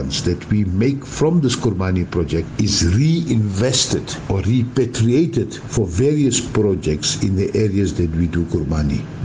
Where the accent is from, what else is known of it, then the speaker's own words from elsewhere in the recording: South Africa; as a South African